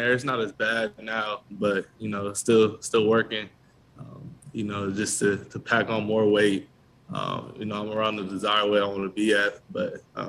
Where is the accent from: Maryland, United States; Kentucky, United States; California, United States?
California, United States; So I'm from Southern California, so going out there and be able just to show them